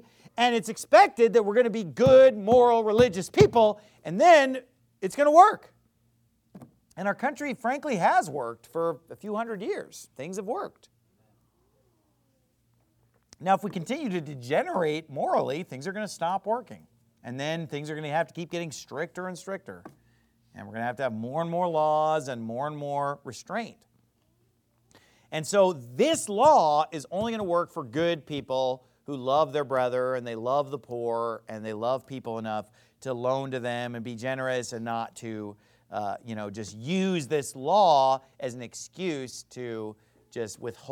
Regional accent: United States

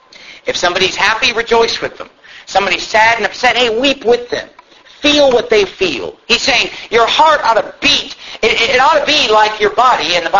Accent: Sacramento, California, United States; in my church that I grew up in Sacramento

